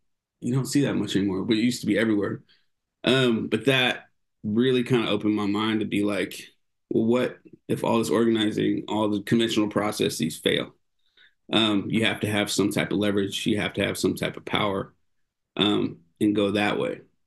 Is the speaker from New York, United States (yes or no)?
no; Oakland, California, United States; And, you know, I'm an urban Indian. I was born and raised here in Oakland.